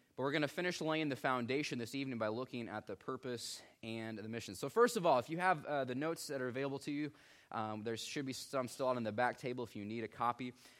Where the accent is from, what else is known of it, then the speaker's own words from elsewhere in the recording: Midwest, United States; But we had some activities growing up in the Midwest where we're surrounded by corn and soybeans.